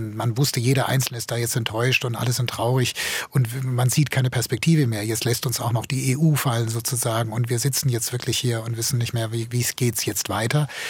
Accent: Germany; Und ich denke, wir als Deutsche, jetzt wird man gerade eigentlich tatsächlich gefordert, für die Werte, die wir leben durften, jetzt auch mal einzustehen.

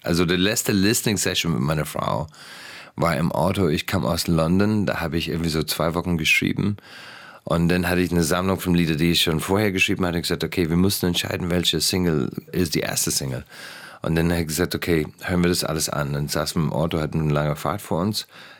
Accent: Ireland; now in Germany; Ich würde sagen, eher meine irische Nuancen, die haben die immer mitbekommen.

